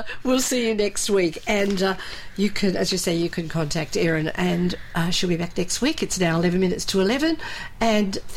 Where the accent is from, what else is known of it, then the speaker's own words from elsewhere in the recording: Australia; if you usually say bonjour, we are Australian.